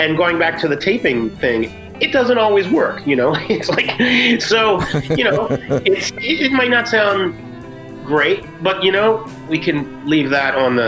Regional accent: Baltimore, Maryland, United States; I grew up in Baltimore and started going to record stores in the 70s

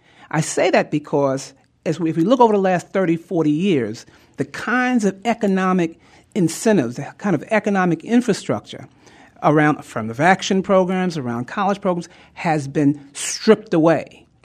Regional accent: New York City, New York, United States; You know, I grew up in New York City. Grew up very poor in New York City.

